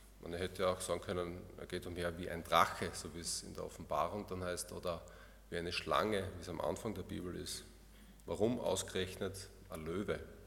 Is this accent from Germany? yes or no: no; Austria; Wir als Österreicher bilden uns ja sehr viel darauf ein, dass Österreich neutral ist.